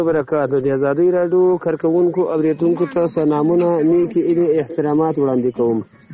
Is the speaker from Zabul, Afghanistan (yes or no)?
yes; Zabul, Afghanistan; now in Iran; د زابل دی ولایت خاکی افغان دی ولسوالۍ د جنین د کلي اوسیدونکی یم. تا مهال د غم شپې ورځې په ایران کې سبا کوم.